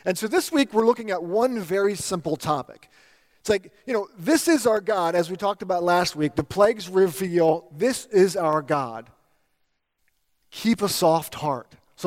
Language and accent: English; California, United States; wait a minute, we're from the East Bay.